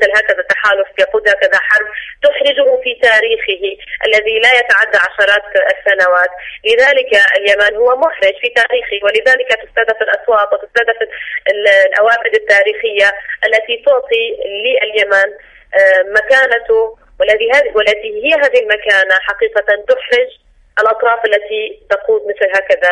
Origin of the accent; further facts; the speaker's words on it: Syria; يعني أنا السورية وطالما بيفرقنا أبدا ولا حدود ولا شيء، بس بقلكم من سوريا